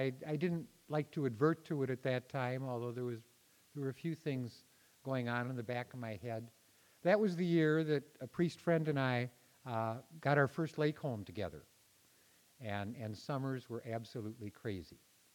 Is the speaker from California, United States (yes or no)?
no; St. Paul, Minnesota, United States; I grew up in St. Paul. I went through St. Luke's School, St. Thomas Academy, St. Paul Seminary.